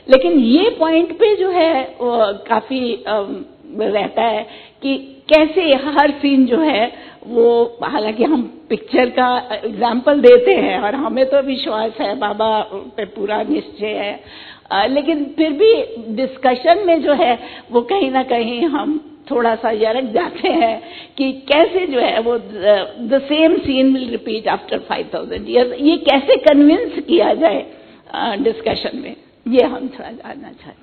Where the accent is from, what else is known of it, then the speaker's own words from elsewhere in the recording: Delhi, India; हम दिल्ली से हैं … काफी टाइम से काफी सीनियर हैं, 20 साल से चल रहे हैं ज्ञान में।